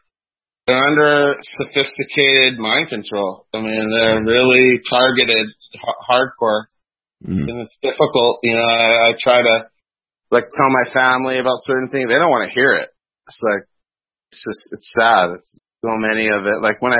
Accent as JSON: {"language": "English", "country": "United States", "said": "Well, you know what? I have to say, as an American"}